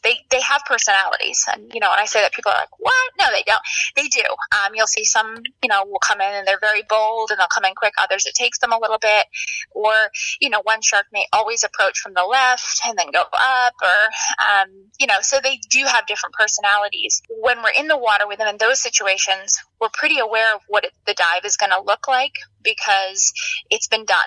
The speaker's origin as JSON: {"language": "English", "region": "Maine", "country": "United States", "tie": "born or raised there", "said": "And I grew up in Maine, and my dad used to go to Florida every year for work, and we would go."}